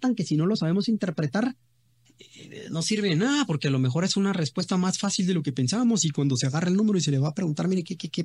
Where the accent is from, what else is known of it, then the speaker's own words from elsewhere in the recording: Guatemala; O sea, pero así somos los guatemaltecos.